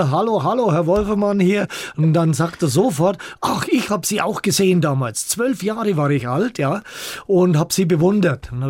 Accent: Altdorf bei Nürnberg, Bavaria, Germany; Ich komme aus Altdorf bei Nürnberg. Dort geboren, logischerweise, ja, in einer Sportlerfamilie.

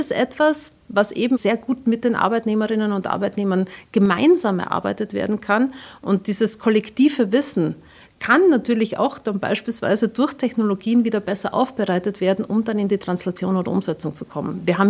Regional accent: Austria; born there; Als geborener Österreicher und sehr viel Kaffeetrinker

